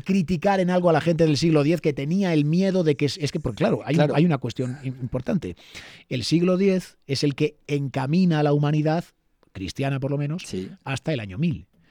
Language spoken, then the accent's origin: Spanish; Dueñas, Castile and León, Spain; por Dueñas, que es mi pueblo